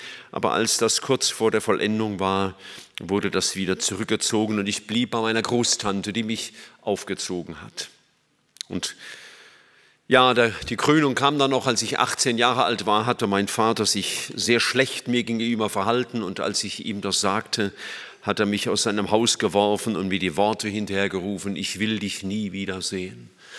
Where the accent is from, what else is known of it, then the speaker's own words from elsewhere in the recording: Ludwigshafen am Rhein, Rhineland-Palatinate, Germany; born there; Ich bin geboren in Ludwigshafen am Rhein